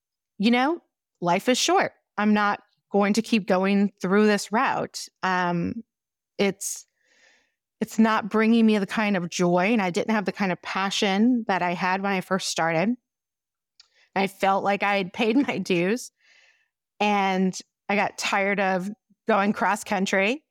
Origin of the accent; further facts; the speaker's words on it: New Orleans, Louisiana, United States; I'm from New Orleans, I'm fun, I'm happy, I'm all these great things, right?